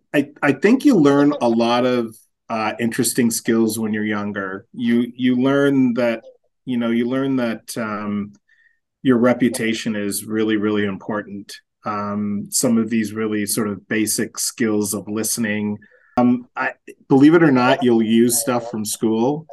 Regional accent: Canada; moved away as an adult; also born or lived in Toronto / New York / London; now in Bermuda; Well, I'm a Canadian who basically moved to Bermuda about 6 years ago, but I've spent the majority of my career in Toronto, some stints in New York, a very short stint in London

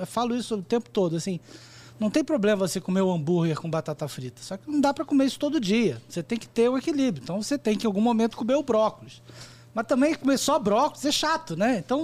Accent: Rio de Janeiro, Brazil; eu sou carioca, né?

